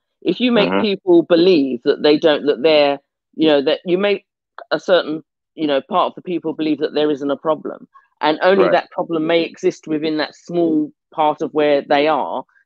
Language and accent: English; Barbados; You know, I mean, I come from Barbados. And when I went back to Barbados, Barbados keep lots and lots of records.